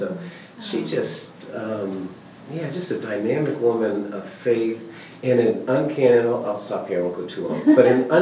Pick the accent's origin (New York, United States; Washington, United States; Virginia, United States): Virginia, United States; moved away as an adult; now in Thomasville, United States; You know, I remember I moved down from Virginia in 2010 and went to this little out-of-the-way Messianic synagogue in Thomasville, Georgia. At least to me, coming from a bigger city, it just seemed like this little out-of-the-way.